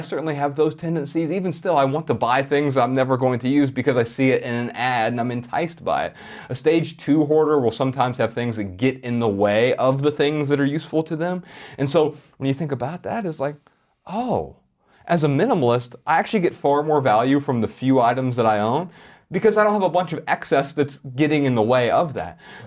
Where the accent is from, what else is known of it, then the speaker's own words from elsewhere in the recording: Ohio, United States; We're both from Ohio.